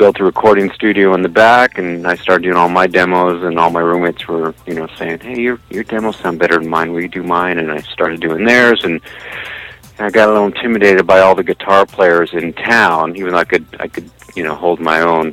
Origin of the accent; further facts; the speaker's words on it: Las Vegas, Nevada, United States; moved away as an adult; So then I, as a musician, got into bands and I grew up in Vegas